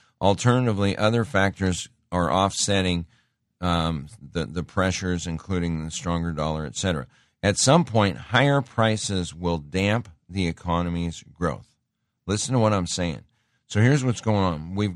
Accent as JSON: {"language": "English", "region": "Montana", "country": "United States", "tie": "born or raised there", "said": "I grew up in Montana. We used to have to pick rock every year, pick more rock."}